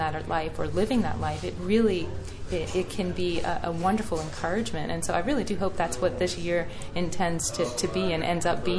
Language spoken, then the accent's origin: English; Louisiana, United States; They were Teresian nuns. I was from Louisiana, and that's where they were.